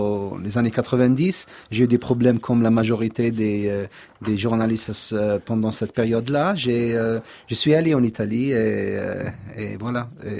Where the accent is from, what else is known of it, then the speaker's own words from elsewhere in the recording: Algiers, Algiers Province, Algeria; first language Arabic; French is a second language; moved away as an adult; also born or lived in Italy; now in United States; l'intimité, mais je suis grandi à Alger, donc...